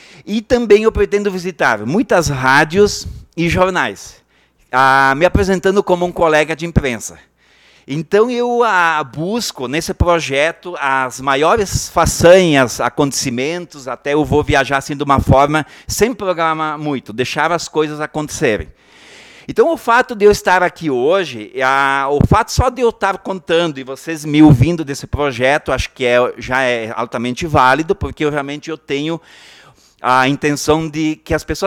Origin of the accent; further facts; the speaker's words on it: Guaporé, Rio Grande do Sul, Brazil; que eu vou ter orgulho de falar que eu sou de Guaporé.